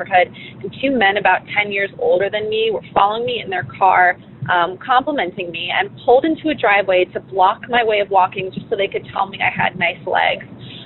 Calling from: Arlington, United States; I'm calling from Arlington.

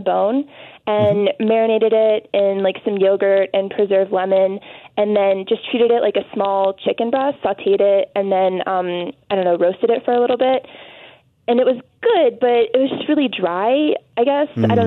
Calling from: Denver, Colorado, United States; I'm calling from Denver, Colorado.

